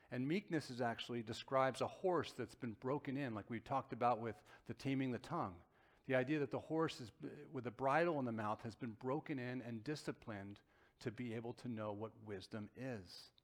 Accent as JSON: {"language": "English", "region": "New Jersey", "country": "United States", "tie": "born or raised there", "said": "I grew up in Bergen County. Very, very wealthy county."}